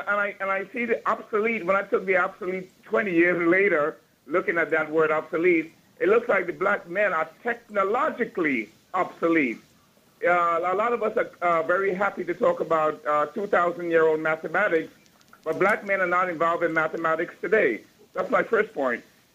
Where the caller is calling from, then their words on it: Bloomfield, New Jersey, United States; I'm calling from Bloomfield, New Jersey.